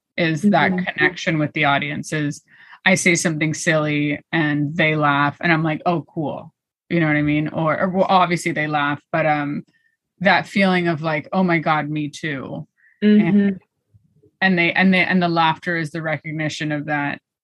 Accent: Miami, Florida, United States; I grew up in Miami and I was kind of like the chunky friend.

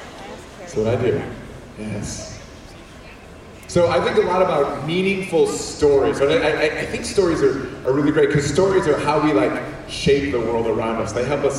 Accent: Puerto Rico; I grew up in Puerto Rico.

